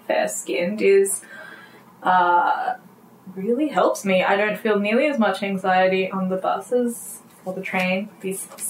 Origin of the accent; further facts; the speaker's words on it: Blacktown, New South Wales, Australia; I was born in Blacktown Hospital, not just Blacktown Hospital, but the bathroom of Blacktown Hospital.